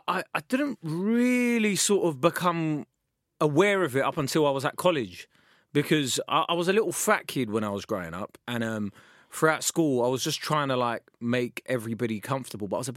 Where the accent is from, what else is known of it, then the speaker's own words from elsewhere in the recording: London, United Kingdom; we came here in 1990. I was 6 months old, and we moved to Brixton. And I grew up in Tulse Hill and Streatham my whole life.